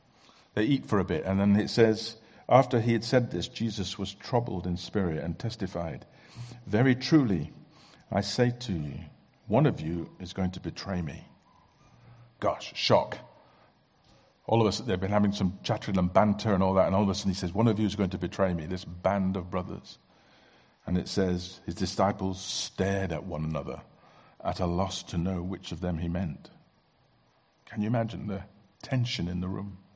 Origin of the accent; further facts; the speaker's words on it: Bangladesh; I grew up in Bangladesh, where I often saw men walking hand in hand down the road.